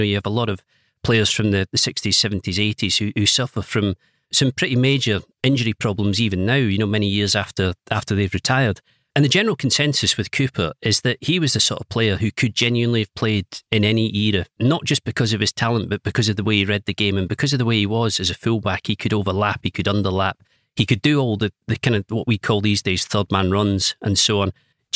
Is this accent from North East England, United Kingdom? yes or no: no; Scotland, United Kingdom; But then I am Scottish